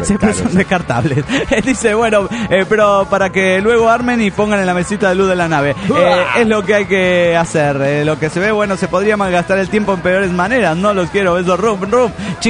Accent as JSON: {"language": "Spanish", "region": "Oaxaca", "country": "Mexico", "said": "de Oaxaca, México."}